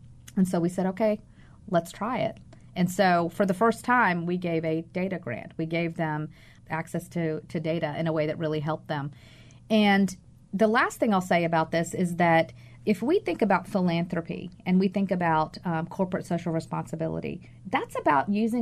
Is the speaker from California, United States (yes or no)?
no; New York City, New York, United States; So I look in New York City, and I'm a New Yorker.